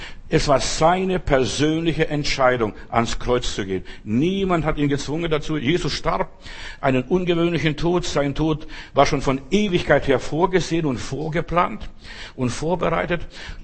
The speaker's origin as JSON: {"language": "German", "region": "Southern Germany", "country": "Germany", "tie": "born or raised there", "said": "Bei uns, also wo ich aufgewachsen bin, also in Süddeutschland war es meistens so"}